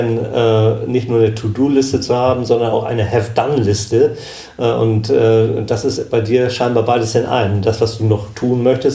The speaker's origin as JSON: {"language": "German", "region": "Schleswig-Holstein", "country": "Germany", "lives_now": "Allgäu, Germany", "said": "Das ist als Schleswig-Holsteiner genau. Hat man mit 1500 Meter schon ganz schön zu keuchen."}